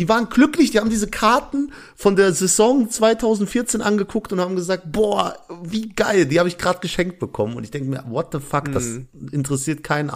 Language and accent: German; Pakistan; Ich bin ja auch Pakistaner. Ich darf Ausländerdeutsch.